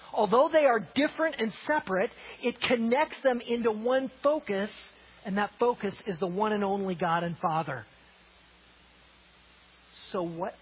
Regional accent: Montana, United States; the modern vernacular that I grew up with in Montana

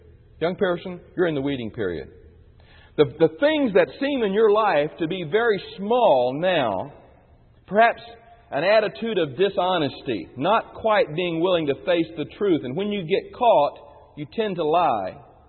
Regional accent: Florida, United States; also born or lived in Illinois; When I was in Illinois, we were there for 10 years, and I grew up in Florida. And in Florida, the ground is sand.

